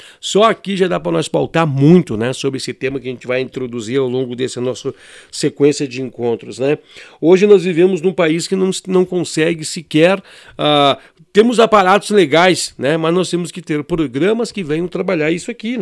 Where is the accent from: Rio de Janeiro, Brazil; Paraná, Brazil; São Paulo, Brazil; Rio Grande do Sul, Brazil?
Rio Grande do Sul, Brazil; Caxias do Sul; Eu sou aqui de Caxias do Sul